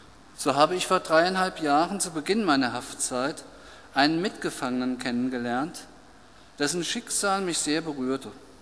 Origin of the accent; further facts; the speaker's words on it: Hesse, Germany; Ich stamme aus dem Rhein-Main-Gebiet